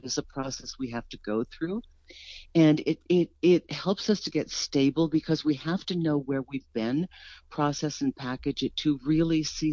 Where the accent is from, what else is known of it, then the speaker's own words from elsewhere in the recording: East Coast, United States; Well, we're from the East Coast.